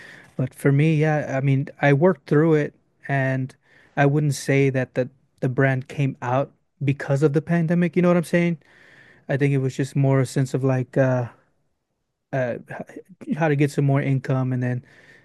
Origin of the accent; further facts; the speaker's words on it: Corpus Christi, Texas, United States; I grew up in Corpus Christi from 40-something years old.